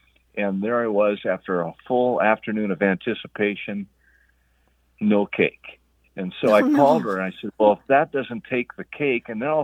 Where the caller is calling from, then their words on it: Fargo, North Dakota, United States; up in Fargo, North Dakota. Frosty Fargo.